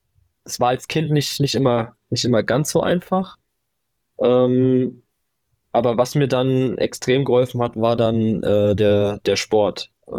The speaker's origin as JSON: {"language": "German", "town": "Bayreuth", "region": "Bavaria", "country": "Germany", "said": "Ich komme ursprünglich aus Bayreuth. Und ja, da war das Angebot jetzt nicht so riesig."}